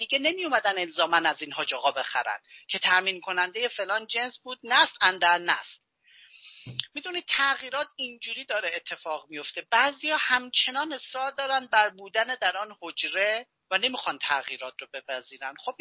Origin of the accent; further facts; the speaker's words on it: Hamadan, Iran; شهر خودم که من اهل همدان هستم، بازار قدیمی داره.